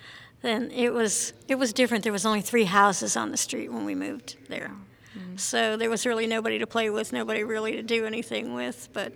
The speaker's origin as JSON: {"language": "English", "town": "Youngstown", "region": "Ohio", "country": "United States", "tie": "born or raised there", "said": "I was born in Youngstown, Ohio, in Mahoning County."}